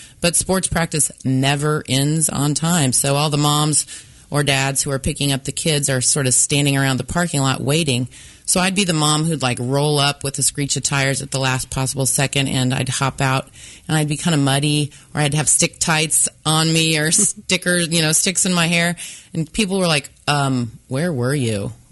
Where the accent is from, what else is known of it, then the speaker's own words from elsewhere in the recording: Topeka, Kansas, United States; I actually grew up in Topeka and grew up in the country outside of town, living on about 3 acres of land and playing outside a lot.